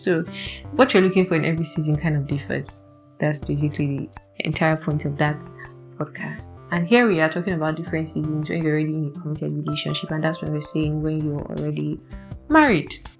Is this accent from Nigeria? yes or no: yes; Nigeria; I'm Nigerian, guys.